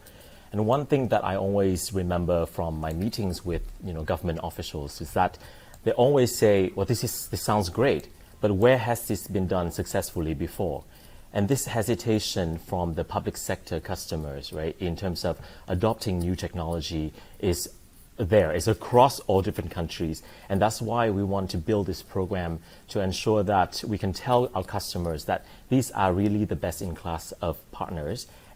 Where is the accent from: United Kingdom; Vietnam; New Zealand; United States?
Vietnam; now in Singapore; You know, I'm from Vietnam, but I've been living in Singapore for the past 3.5 years.